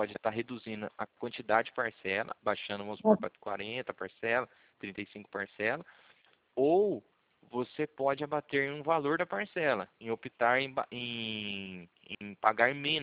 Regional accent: Cornélio Procópio, Paraná, Brazil; Eu sou de Cornélio Procópio.

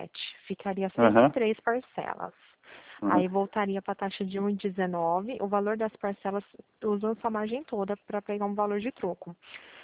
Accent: Pirassununga, São Paulo, Brazil; eu sou daqui de Pirassununga

